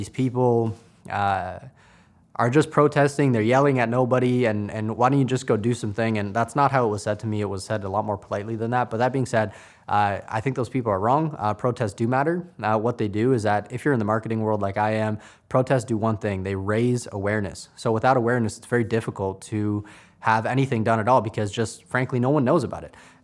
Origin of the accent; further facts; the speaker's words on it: Canada; I'm half Trinidadian and I'm half Pakistani, so I'm a person of color. I'm not actually black though, but that being said, that doesn't excuse me from racism. However, I grew up in a town in Canada